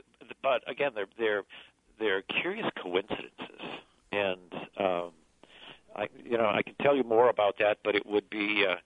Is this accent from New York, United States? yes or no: no; Muscatine, Iowa, United States; since I'm from Muscatine and my family's here